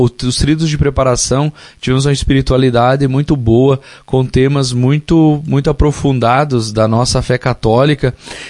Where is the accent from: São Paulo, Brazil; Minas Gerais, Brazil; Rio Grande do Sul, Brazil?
Rio Grande do Sul, Brazil; Porto Alegre; Eu vim em 2022 para cá, né? Eu sou de Porto Alegre, fiz toda a minha caminhada vocacional no seminário de Viamão, de Gravataí também, e depois em 2022 eu vim para cá, daí eu vim morar no Santuário de Ibiaçá